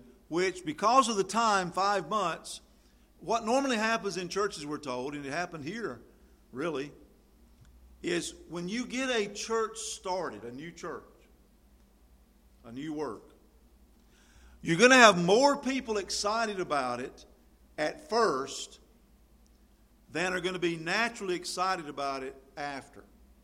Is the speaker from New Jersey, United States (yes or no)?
no; Tryon, North Carolina, United States; But last night I was in my hometown, Tryon, driving through the town.